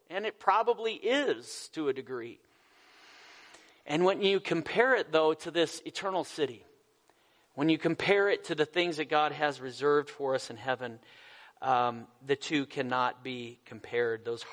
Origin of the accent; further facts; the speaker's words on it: Colorado, United States; Where I grew up in Colorado, we have the Colorado River going right through town.